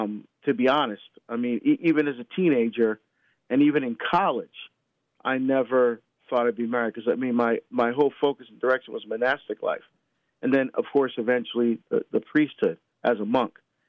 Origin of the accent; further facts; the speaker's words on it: Barbados; now in United States; Well, it starts back in my home country of Barbados, where I was born. We're immigrants to the United States.